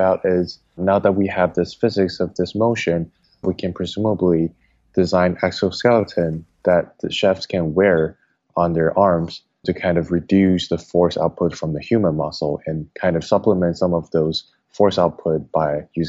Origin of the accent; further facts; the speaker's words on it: Taiwan; As a kid growing up in Taiwan